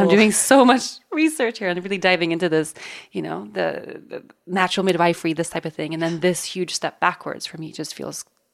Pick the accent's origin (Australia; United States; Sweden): Sweden; English is a second language; in my home country of Sweden, for instance, home birth is barely exists.